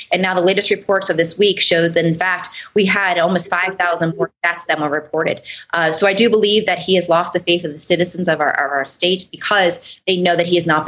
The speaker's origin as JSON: {"language": "English", "town": "Miami", "region": "Florida", "country": "United States", "tie": "born or raised there", "said": "look what is happening in Miami-Dade County, which is my hometown."}